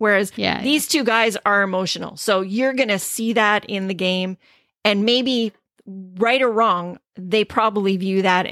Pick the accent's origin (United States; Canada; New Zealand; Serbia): Canada; Scarborough, Ontario; My hometown.